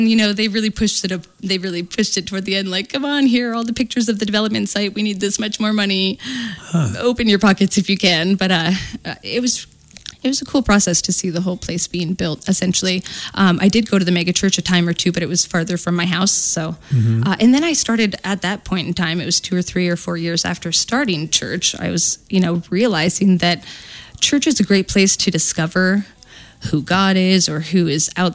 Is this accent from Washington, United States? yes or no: yes; Spokane, Washington, United States; also born or lived in Seattle / North Dakota; We grew up in the Seattle area until I was 6 and then moved over to Spokane here. Mm-hmm. Yep. There was a year that we experienced North Dakota in 1997, but we came back to Spokane here.